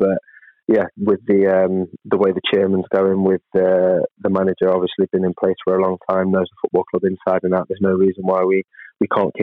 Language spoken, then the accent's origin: English; Nottingham, East Midlands, United Kingdom; obviously I'm from Nottingham. I'm a Notts County fan.